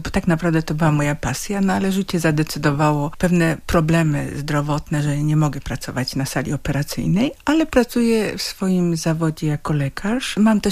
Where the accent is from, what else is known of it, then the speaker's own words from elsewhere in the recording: Elbląg, Warmian-Masurian Voivodeship, Poland; born there; now in Bydgoszcz, Poland; Rzeczywiście urodziłam się w Elblągu. Studia w Gdańsku.